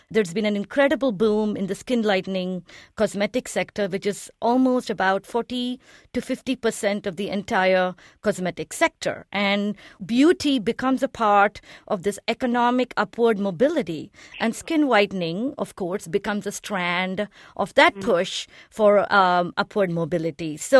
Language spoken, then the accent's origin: English; India; now in United States; as an Indian living in the United States, I like to do cross-cultural comparative work.